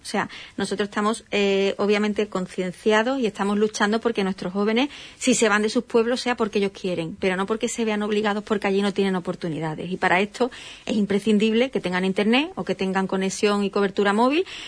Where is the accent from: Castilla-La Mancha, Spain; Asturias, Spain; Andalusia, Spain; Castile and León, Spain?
Andalusia, Spain; a mí me indigna como andaluza y me indigna como nubense.